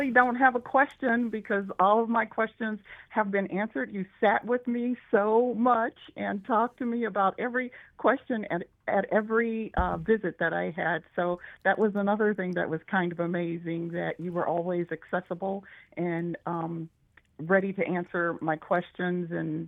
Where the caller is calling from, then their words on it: Pittsburgh, Pennsylvania, United States; I am calling from Pittsburgh, Pennsylvania, and I had visited Alaska last year